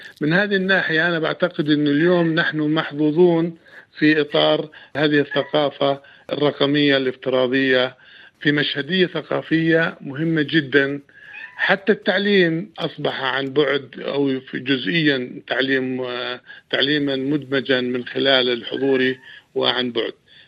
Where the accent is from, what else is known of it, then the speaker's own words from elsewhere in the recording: Palestine; أنا ولدت وعشت في فلسطين وأنا ما زلت أحمل هويتي الوطنية.